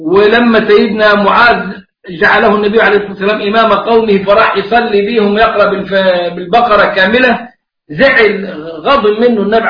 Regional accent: Egypt; والشيخ أسامة عبد العظيم نفذ السنة دي عندنا في مصر

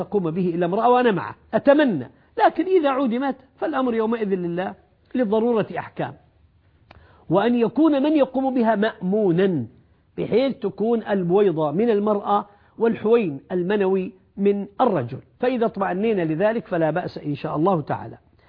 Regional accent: Saudi Arabia; عندنا في المملكة العربية السعودية

